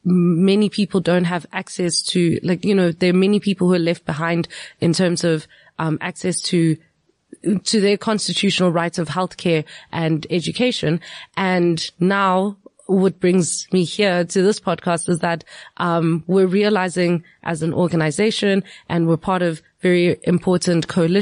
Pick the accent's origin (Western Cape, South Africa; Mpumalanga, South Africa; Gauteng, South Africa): Mpumalanga, South Africa; eMalahleni; so I grew up in Witbank, eMalahleni. Shout out to anyone from there is listening. and it's considered the most, one of the most polluted areas in the world.